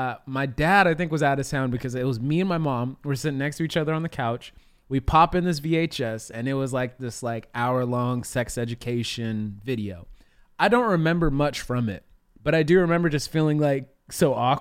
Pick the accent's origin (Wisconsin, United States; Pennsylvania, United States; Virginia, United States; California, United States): California, United States; I grew up here in California, specifically Northern California.